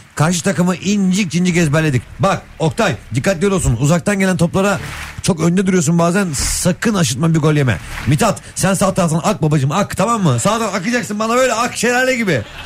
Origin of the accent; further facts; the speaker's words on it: Istanbul, Turkey; İstanbul diye tekmil verdim. Çünkü İstanbul doğumluyum. Küçük de orada. Amok Tokat baba memleketi, tabii ki gururla söyleriz.